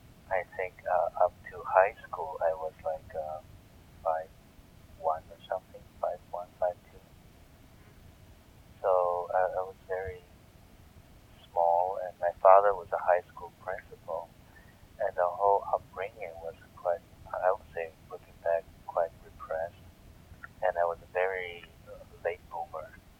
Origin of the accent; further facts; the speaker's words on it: Taiwan; English is a second language; moved away as an adult; I grew up in Taiwan until I was 23, then I never left the country. It was a very conservative place, very anti-communist, kind of enclosed environment.